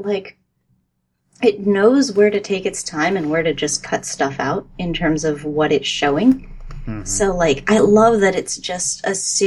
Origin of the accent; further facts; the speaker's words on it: California, United States; I grew up in the Bay Area, and my parents never, ever took me to the mountains.